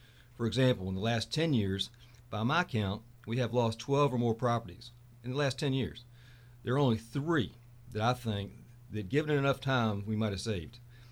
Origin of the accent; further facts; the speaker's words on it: Fredericksburg, Virginia, United States; I've lived in Fredericksburg my entire life. I grew up in Lower Caroline Street. I live on the same block I grew up on. I went to school here.